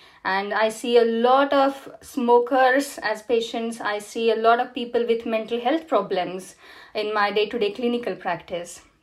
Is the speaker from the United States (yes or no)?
no; Solapur, Maharashtra, India; So I was born in India. I belong to a Western India small city called Solapur. And I come from a family with three generations full of doctors.